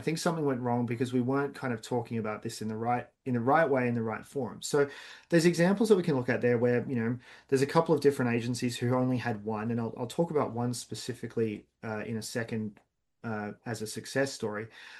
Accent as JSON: {"language": "English", "country": "Australia", "said": "I'm Australian."}